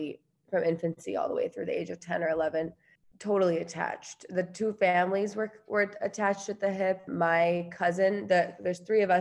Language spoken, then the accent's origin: English; Eagan, Minnesota, United States; So I am 24. We grew up in Eagan, Minnesota, and my childhood was it was a beautiful childhood.